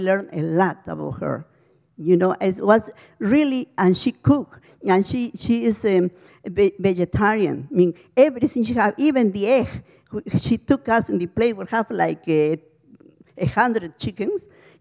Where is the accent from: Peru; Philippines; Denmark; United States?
Peru; Lima; English is a second language; Even I am from Peru, but I never saw those things because I live always in the capital, you know.